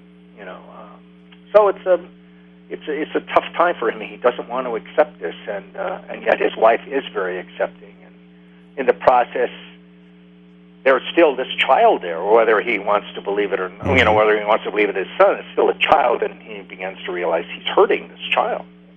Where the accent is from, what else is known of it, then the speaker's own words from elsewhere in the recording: Wisconsin, United States; My pleasure, especially talking to the good people of Wisconsin, because, you know, I'm from Wisconsin.